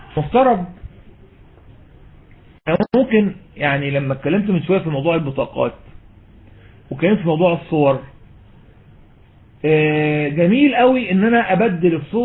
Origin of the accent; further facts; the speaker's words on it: Egypt; عندنا في مصر